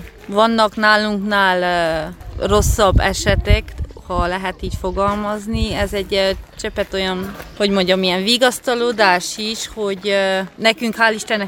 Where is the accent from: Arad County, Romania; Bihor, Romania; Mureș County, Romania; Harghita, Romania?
Harghita, Romania; Gyergyóalfalu; Gyergyó Alfaluból.